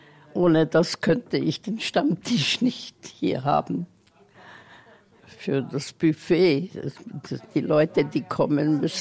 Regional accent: Vienna, Austria; now in New York, United States; Ich stamme aus Wien, bin im 13. Bezirk aufgewachsen, in Hitzing. Ich wohne in New York schon seit ewig langer Zeit. Wir sind hier eingezogen in 1966.

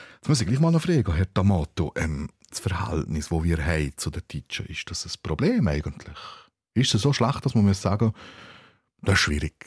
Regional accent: Valais, Switzerland; ich bin im Wallis aufgewachsen

